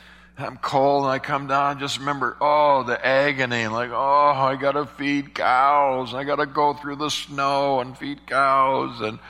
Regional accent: New York, United States; moved away; I grew up in New York State, where we just had two seasons, winter and the 4th of July. And so so that's another reason I love the South.

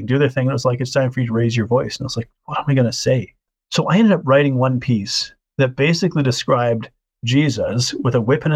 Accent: Canada; Right. I feel like, so I'm Canadian, and I feel like American Christianity is like a little bit different than like anywhere else in the world.

